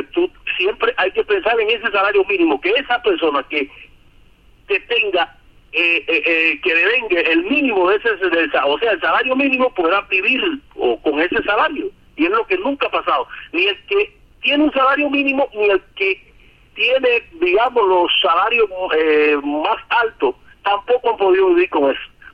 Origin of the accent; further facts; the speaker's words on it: Cuba; nosotros como cubanos